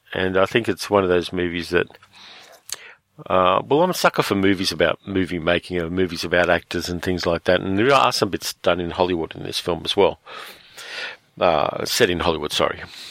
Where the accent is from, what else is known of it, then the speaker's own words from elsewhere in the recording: Sydney, New South Wales, Australia; the film in my hometown of Sydney.